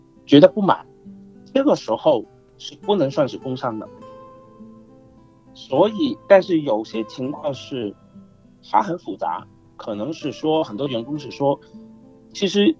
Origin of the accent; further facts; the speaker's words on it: China; now in Australia; 比如说我们中国人我们会觉得这个我觉得领导对我不公道